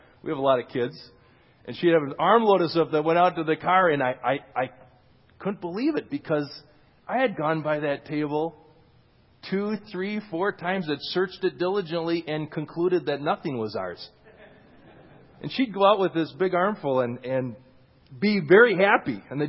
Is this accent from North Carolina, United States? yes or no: no; Minnesota, United States; And I come from Minnesota, so that's why there were those things there.